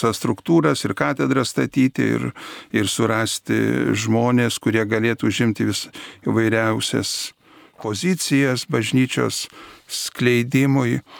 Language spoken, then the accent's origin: Lithuanian; Pasvalys, Panevėžys County, Lithuania; aš iš Pasvalio.